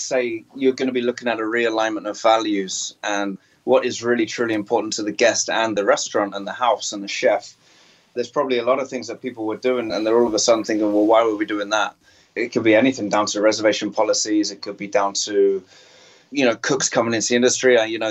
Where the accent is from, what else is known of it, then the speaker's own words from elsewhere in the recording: England, United Kingdom; now in Japan; I'm English, I'm not French